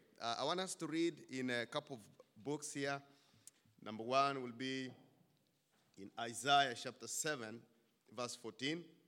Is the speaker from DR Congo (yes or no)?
yes; DR Congo; I'm from Congo, the former Zaire.